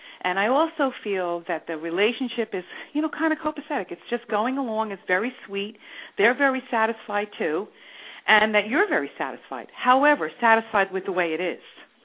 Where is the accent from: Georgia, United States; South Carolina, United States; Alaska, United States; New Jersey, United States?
New Jersey, United States; You know I'm from New Jersey, right?